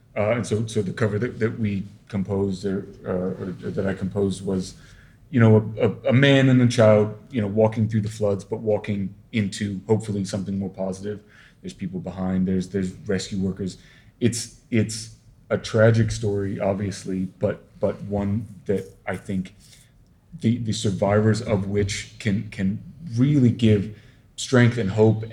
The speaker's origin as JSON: {"language": "English", "region": "Virginia", "country": "United States", "tie": "born or raised there", "said": "So I grew up in Virginia, and like Andrew said, I live now in the Hudson Valley, so sort of tangentially or on the edges of the Appalachians for most of my adult life."}